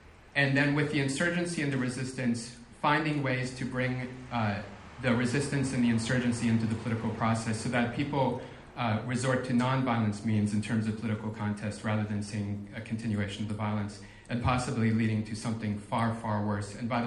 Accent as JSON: {"language": "English", "town": "Washington", "region": "District of Columbia", "country": "United States", "said": "I'm from Washington, D.C., that's one of the murder capitals of the United States, live on a street right downtown"}